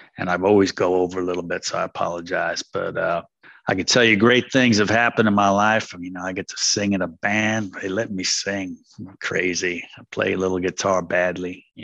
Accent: New York City, New York, United States; born there; now in Richmond; Kept me in little old Richmond, which is now my hometown. London's my spiritual hometown. New York City is my hometown of birth. And now Richmond's my recovery hometown.

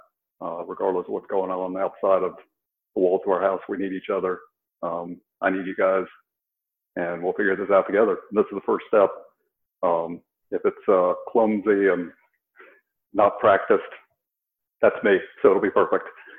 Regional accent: Moline, Illinois, United States; born there; I was born in the Midwest. I was born in a little river town in Illinois, Moline, Illinois. And we moved quite a bit when I was a kid.

